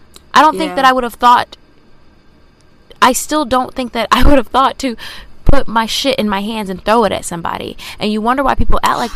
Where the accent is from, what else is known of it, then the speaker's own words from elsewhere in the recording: the South, United States; now in New York, United States; I'm from the South, and I have, like, dreamed of moving to New York